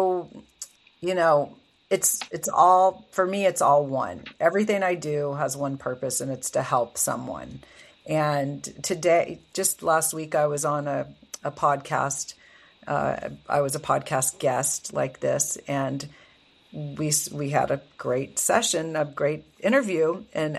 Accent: Piedmont, California, United States; grew up in Piedmont, California. It's a teeny town near Oakland and Berkeley.

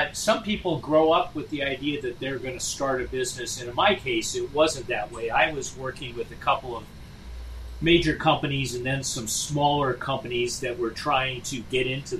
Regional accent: San Mateo, California, United States; I'm a California kid. I grew up in San Mateo in Northern California, and I came here to Southern California to go to college.

